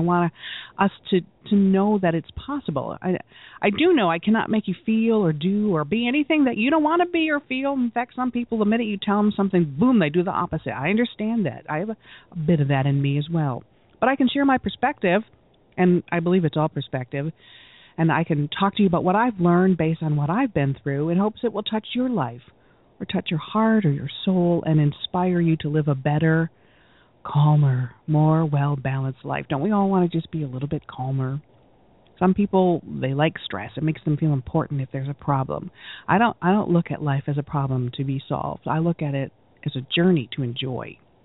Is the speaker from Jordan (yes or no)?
no; Ireland; now in Michigan, United States; because I'm Irish and I like that tea, and it can be bought locally here in Michigan, where I'm broadcasting to you from.